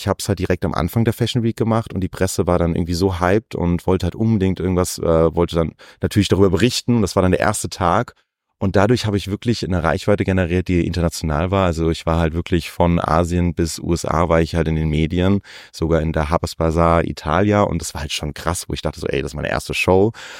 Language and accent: German; Frankfurt, Hesse, Germany; Ich habe immer drumherum gewohnt, bin aber immer in Frankfurt zur Schule gegangen, war im Kinderchor der Oper Frankfurt. Also ich sage immer, ich bin eigentlich in Frankfurt groß geworden.